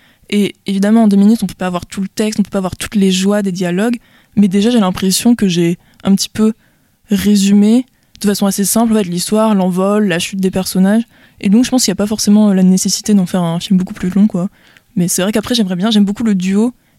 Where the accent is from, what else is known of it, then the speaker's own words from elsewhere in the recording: Pays de la Loire, France; Surtout que moi, je viens des Pays de la Loire et la région a coupé les financements